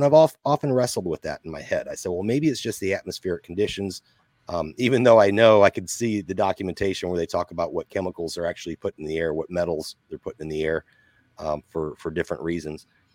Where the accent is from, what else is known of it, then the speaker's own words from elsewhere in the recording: Illinois, United States; as a kid growing up in Southern Illinois, we were aware of cloud seeding.